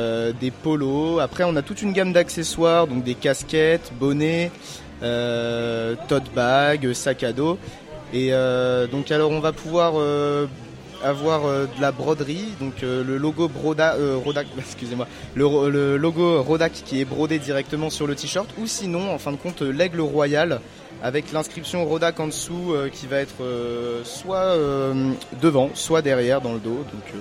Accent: Le Havre, Normandy, France; Et nous, on est originaire du Havre.

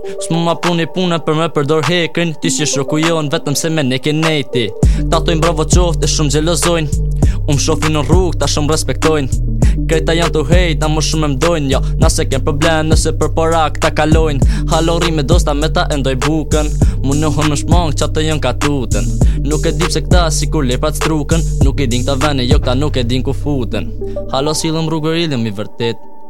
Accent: Albania; Je viens d'Albanie.

